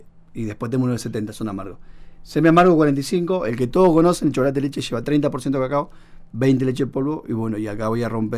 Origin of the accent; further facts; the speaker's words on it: Bariloche, Río Negro, Argentina; Yo soy acá, de Bariloche.